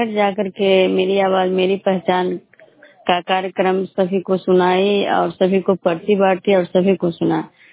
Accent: Bishnupur, Bihar, India; मैं बिष्णुपुर ग्राम खजरा पंचायत नालंदा जिला नगर नौसा प्रखंड के निवासी हूँ।

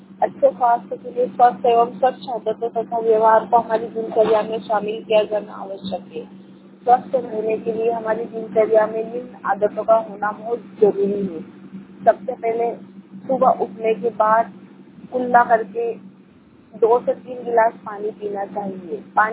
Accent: Mhow, Madhya Pradesh, India; मैं महू से हूँ, तहसील महू, जिला इंदौर।

